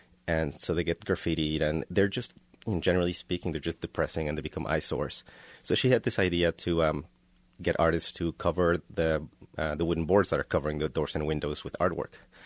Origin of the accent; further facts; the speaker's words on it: Mexico; I grew up in Mexico